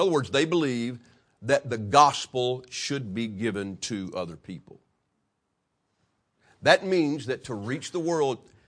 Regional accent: Decatur, Alabama, United States; I'm from Decatur, Alabama. Anybody know where Decatur, Alabama is?

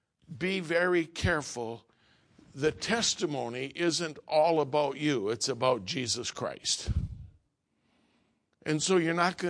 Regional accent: Schenectady, New York, United States; I was born and raised in Schenectady. Well, it wasn't really Schenectady. It was 4 miles west of Schenectady in a small town. That was actually where they had a trading post. And my great-great-grandparents came from the old country. They were Swedish. Well, Grandma had some Norwegian blood.

